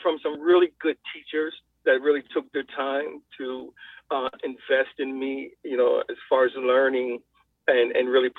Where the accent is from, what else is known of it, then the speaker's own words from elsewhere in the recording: Philadelphia, Pennsylvania, United States; I grew up in the Philadelphia area.